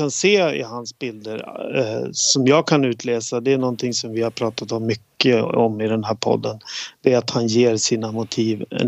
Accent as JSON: {"language": "Swedish", "country": "Sweden", "said": "Det är för att jag är svensk."}